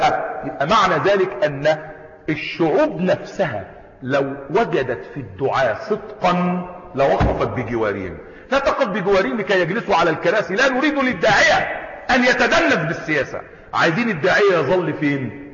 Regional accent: Egypt; وذلك الكلام ده لو كان حدث عندنا في مصر ايام ما قامت الدعوة الاخوانية في الاربعينات

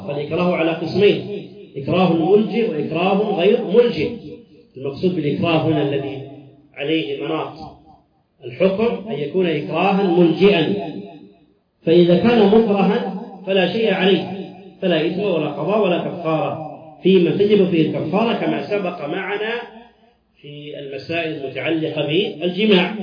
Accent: Saudi Arabia; عندنا في السعودية

